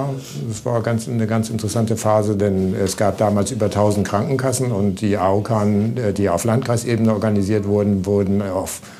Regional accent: Bremen, Germany; weil das ja auch meine Heimat war, meine Heimatstadt.

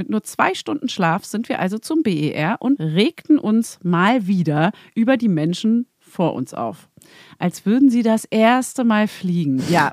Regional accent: Spain; in meine alte Heimat nach Spanien.

